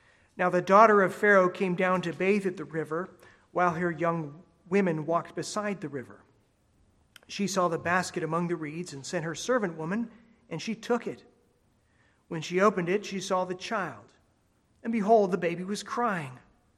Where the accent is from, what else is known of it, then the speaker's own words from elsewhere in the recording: California, United States; Growing up in California as I did, and not in the mountainous part, I had little experience with snow